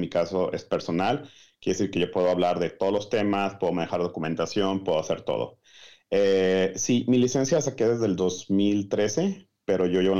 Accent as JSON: {"language": "Spanish", "country": "Mexico", "tie": "born or raised there", "also_born_or_lived": "Chicago", "lives_now": "United States", "said": "nací aquí en Estados Unidos, tuve el gusto de nacer aquí en Estados Unidos, en la ciudad de Chicago, Illinois, pero mis papás, también como eran inmigrantes, nos regresamos a México cuando yo era muy, muy pequeño"}